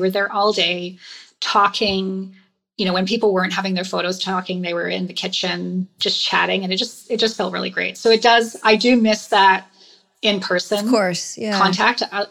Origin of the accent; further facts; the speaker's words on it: Canada; I'm just Canadian. Like we're all like this.